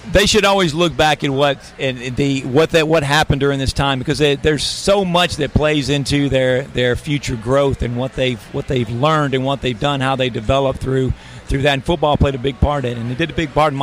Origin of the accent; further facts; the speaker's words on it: Mississippi, United States; I'm from Central Mississippi. It is a football area.